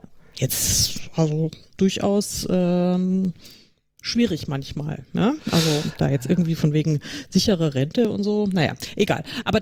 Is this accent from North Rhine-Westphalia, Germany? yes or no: no; Frankfurt, Hesse, Germany; Das ist so meine Heimat. Außerdem ist Frankfurt total praktisch, weil man ganz schnell eigentlich überall ist, weil es so schön mittig liegt und also verkehrsgünstig.